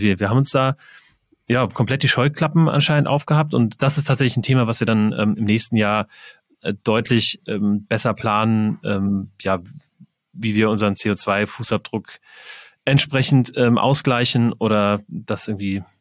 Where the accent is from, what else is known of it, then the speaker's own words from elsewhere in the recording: Wiesbaden, Hesse, Germany; Also ich komme aus Wiesbaden.